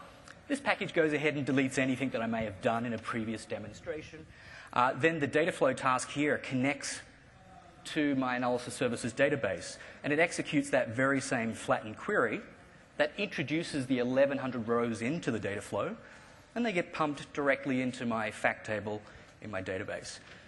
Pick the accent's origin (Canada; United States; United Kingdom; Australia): Australia; I'm Australian. Any Australians in the audience?